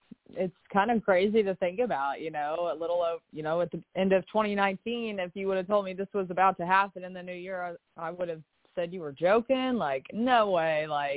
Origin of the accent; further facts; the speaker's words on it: Lexington, United States; So I'm from Lexington